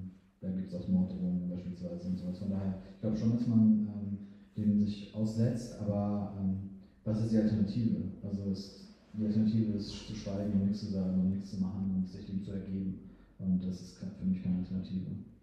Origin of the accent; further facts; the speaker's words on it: Kosovo; also born or lived in Albania; now in Germany; Wir sind aus dem Kosovo, aus Albanien, aus der Region, aber trotzdem leben wir hier. Wir sind hier zur Schule gegangen.